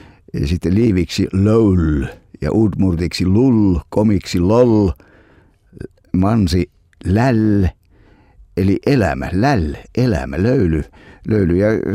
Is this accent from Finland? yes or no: yes; Savo, Finland; mutta minä savolaisena kyllä sanon vastaajamestari